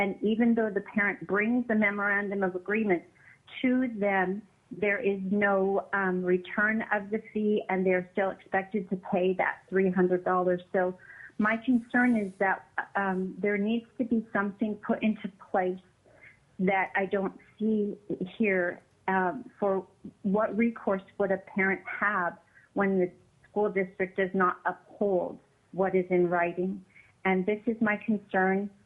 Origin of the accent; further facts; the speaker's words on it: Alaska, United States; I am from Pisgelof, Alaska